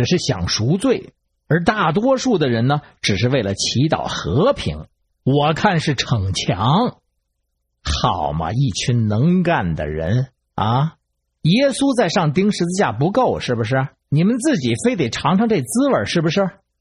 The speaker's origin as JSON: {"language": "Chinese", "region": "Beijing", "country": "China", "said": "我是北京的"}